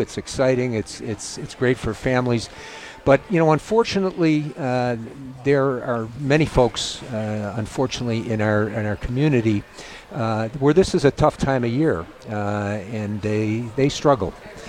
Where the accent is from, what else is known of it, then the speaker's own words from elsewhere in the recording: New York, United States; I mean, I grew up in Western New York. I've spent my whole life here